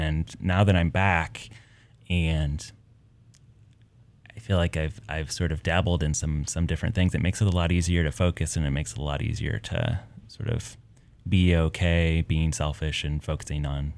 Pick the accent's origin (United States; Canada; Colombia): United States; Midwest; also born or lived in Portland; I grew up in the Midwest. I'd already spent time on the East Coast.